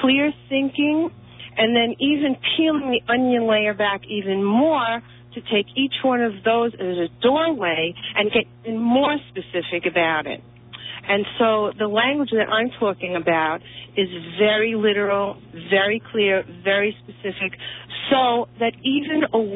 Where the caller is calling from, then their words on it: New York, United States; I'm calling from Suffolk County, Long Island.